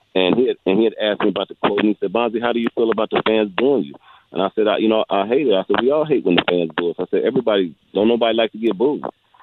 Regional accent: Indiana, United States; But it really hurt because I'm from Indiana, which is a basketball state, and we try to stand with each other.

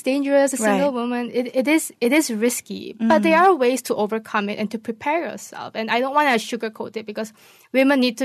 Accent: Malaysia; being Asian and being female and being Malaysian.

